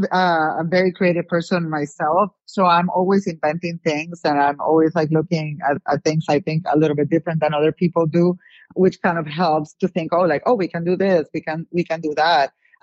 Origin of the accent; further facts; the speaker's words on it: Puerto Rico; now in Miami, United States; I'm from Puerto Rico, so we're in Miami